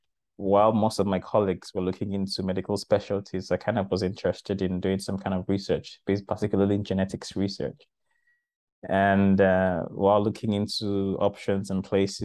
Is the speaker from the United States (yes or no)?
no; Nigeria; born there; English is a second language; So I'm a Nigerian by birth, and I got a scholarship to study medicine.